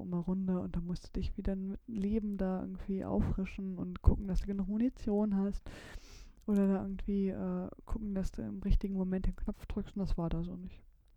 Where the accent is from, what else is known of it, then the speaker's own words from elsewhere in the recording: Lower Saxony, Germany; zumindest bei uns in Niedersachsen war es, da gab es immer die Top 1000 oder so ähnlich.